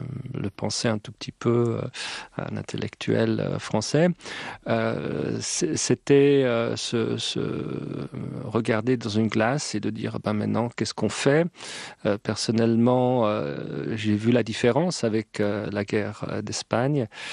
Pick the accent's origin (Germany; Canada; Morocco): Germany; Bremen; Genève, Brême, ma ville natale, Mostar.